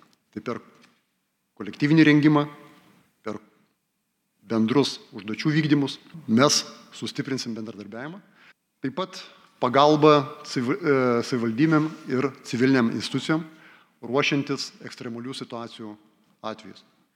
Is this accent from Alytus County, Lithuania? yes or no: yes; Druskininkai, Alytus County, Lithuania; Esu gimęs ir užaugęs Druskininkuose. 1988 metais pabaigiau trečią vidurinę mokyklą, šiuo metu jinai vadinasi Saulės pagrindinė